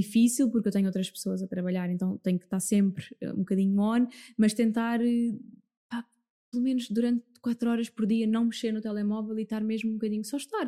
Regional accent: Alcochete, Setúbal, Portugal; É em Alcochete, na terrinha onde eu cresci.

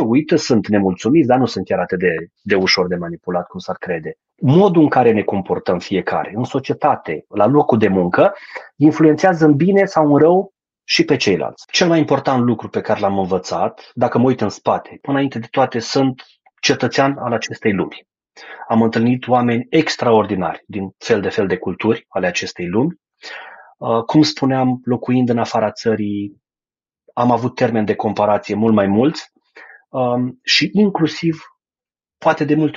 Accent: Iași, Iași County, Romania; eu sunt ieșean, dar am trecut prin foarte multe orașe din România, inclusiv în zona rurală.

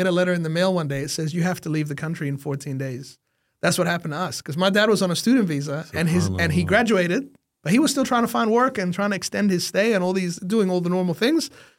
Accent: Egypt; moved away; also born or lived in Melbourne, Australia / Oklahoma, United States / Texas, United States; I was born in Egypt.

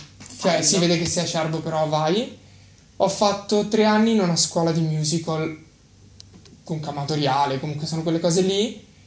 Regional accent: Rome, Lazio, Italy; Io sono di Roma, proprio Roma.

